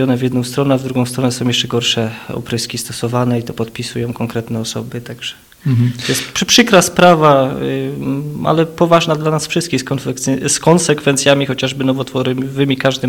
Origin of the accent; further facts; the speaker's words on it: Masovian Voivodeship, Poland; ja jestem spod Radomia